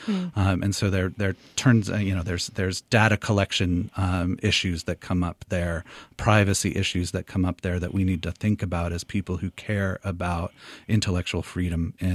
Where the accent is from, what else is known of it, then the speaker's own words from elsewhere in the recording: Vergennes, Vermont, United States; I grew up in Vergennes, and some of my earliest memories are going